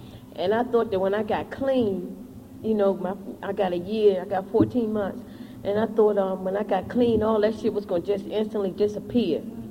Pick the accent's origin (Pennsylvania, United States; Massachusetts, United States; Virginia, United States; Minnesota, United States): Virginia, United States; Fairfax; I'm an addict from Fairfax, Virginia.